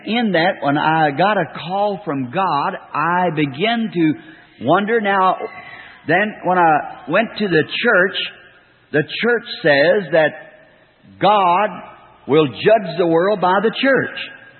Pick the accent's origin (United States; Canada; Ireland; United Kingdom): Ireland; Now, if you all know, being an Irishman, I came from a Catholic family background.